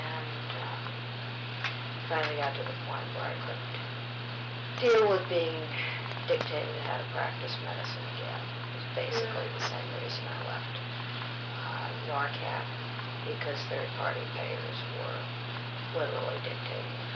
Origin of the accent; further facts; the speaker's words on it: Wilton, Connecticut, United States; also born or lived in New York City; I was born in New York. Born in New York City, and I lived there till I was 9, and then we moved to Connecticut.